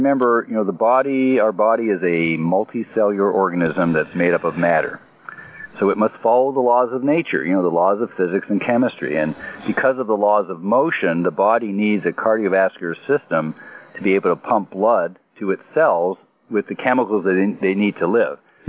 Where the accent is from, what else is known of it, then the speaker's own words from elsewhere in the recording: Canada; now in United States; I'm Canadian, so I'm American now